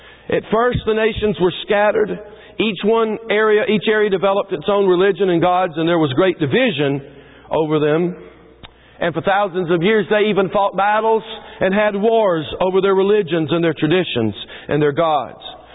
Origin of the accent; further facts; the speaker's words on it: the South, United States; I grew up in the South